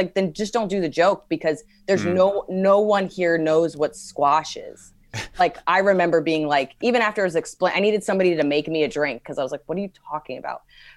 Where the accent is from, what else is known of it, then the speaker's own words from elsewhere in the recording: United States; I think being an American, being a woman, having the few contacts and people know who I am